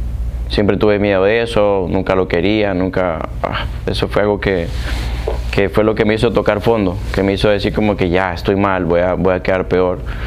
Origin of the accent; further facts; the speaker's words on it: Honduras; soy de Honduras